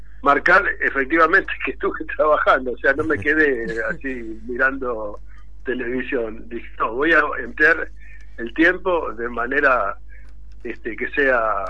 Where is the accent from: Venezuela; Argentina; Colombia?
Argentina; Río Cuarto, Córdoba; born there; also born or lived in Quilmes / Buenos Aires; yo soy nacido en Río Cuarto, en Córdoba, y pasé por Buenos Aires, viví en Barrancas, viví en Parque Patricios, en fin, yo he vivido en muchos lugares, viví en San Fernando.